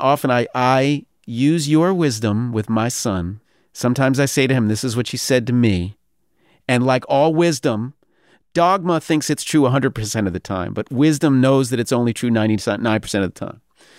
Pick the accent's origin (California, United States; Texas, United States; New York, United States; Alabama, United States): New York, United States; You know, I'm white, he's black. I'm from New York, he's from Detroit. I come from a upper middle class family.